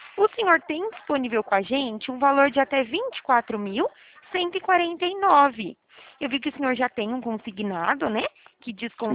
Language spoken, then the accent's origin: Portuguese; Araras, São Paulo, Brazil; Eu falo, na verdade, da cidade de Araras, tá? Eu sou do interior de São Paulo.